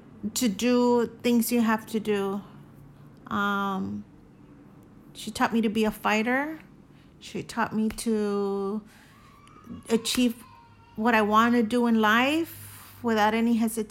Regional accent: Mexico; When I was a child in Mexico, I grew up in Mexico.

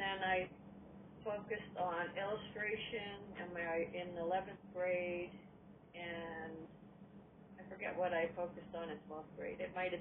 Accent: Philadelphia, Pennsylvania, United States; I grew up in Philadelphia, and I was given the opportunity to take art classes on Saturday mornings in downtown Philadelphia

